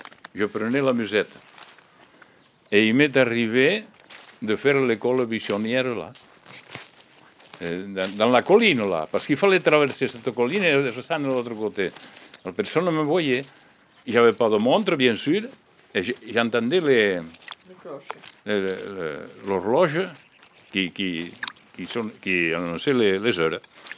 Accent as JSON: {"language": "French", "town": "Torignan", "country": "France", "tie": "born or raised there", "said": "Je suis né à Torignan, à Bordeville exactement, c'est un amour de Torignan. Et j'ai tout le temps vécu ici."}